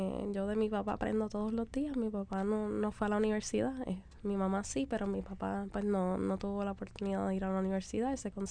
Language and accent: Spanish; Puerto Rico; variantes que nos hacían únicos como puertorriqueños y hacernos como superhéroes puertorriqueños